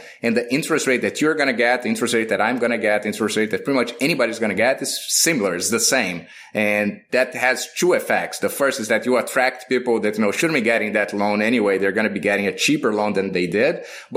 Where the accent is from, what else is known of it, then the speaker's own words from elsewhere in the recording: Brazil; I lived in Brazil. So I grew up in Brazil, in my early days.